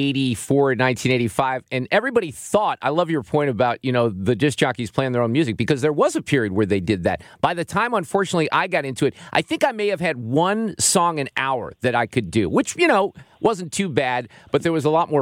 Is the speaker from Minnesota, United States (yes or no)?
no; Chicago, Illinois, United States; now in St. Louis, United States; I grew up in Chicago before I moved here